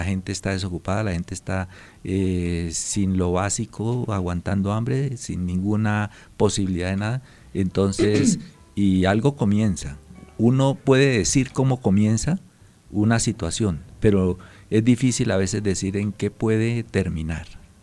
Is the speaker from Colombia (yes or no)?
yes; Colombia; ¿para dónde nos vamos a ir si nosotros somos colombianos?